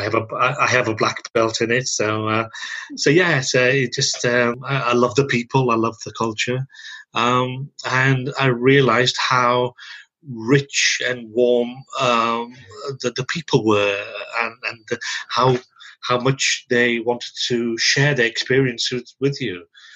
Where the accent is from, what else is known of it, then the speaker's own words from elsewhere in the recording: India; first language Punjabi; English is a second language; also born or lived in England; No. I grew up speaking Punjabi. Punjabi is my native language. It's spoken by my parents. And when I went to school, that's the first time I was exposed to English.